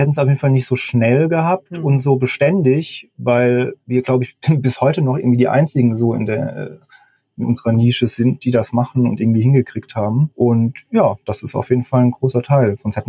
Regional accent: Mannheim, Baden-Württemberg, Germany; now in Hamburg, Germany; Ich komme eigentlich aus der Mannheimer Gegend, wo es sehr warm ist.

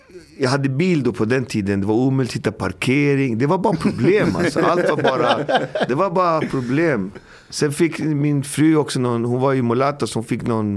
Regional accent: Botkyrka, Stockholm County, Sweden; Jag är född i Botkyrka. Ah. Jag har aldrig bott någon annanstans. Jag bor på samma ställe där jag är född.

